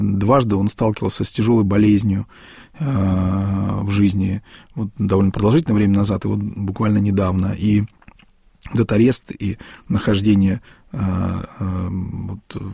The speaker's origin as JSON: {"language": "Russian", "country": "Russia", "tie": "born there", "said": "А я просто православный, потому что я родился в России."}